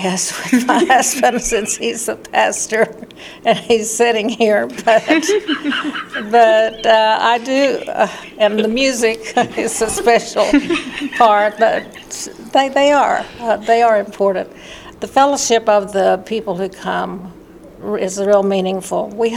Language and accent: English; Oklahoma, United States; I was born and raised in Oklahoma, raised on a farm. My parents had a 160-acre farm that I grew up on, and continued to live there until I went to college, so I have a rural background and a farm background.